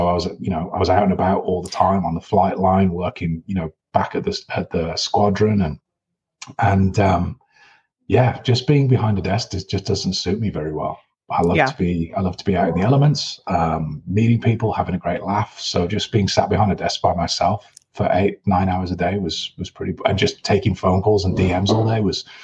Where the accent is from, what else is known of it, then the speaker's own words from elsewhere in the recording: England, United Kingdom; now in Tucson, United States; Last name's French on an Englishman living in America.